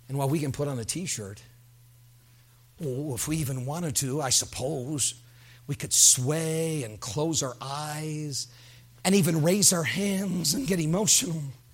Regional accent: United States; you never worry about things a whole lot being an American.

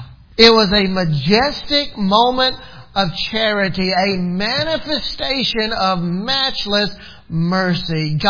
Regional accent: Greenville, Mississippi, United States; about 40 miles from where we grew up there in Greenville, Mississippi. But it wasn't like we really left home.

